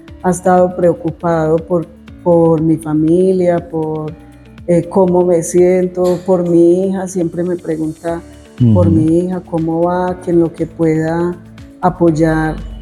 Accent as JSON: {"language": "Spanish", "town": "Santo Domingo", "region": "Antioquia", "country": "Colombia", "tie": "born or raised there", "said": "sobre todo en el municipio de Santo Domingo, de donde soy oriunda"}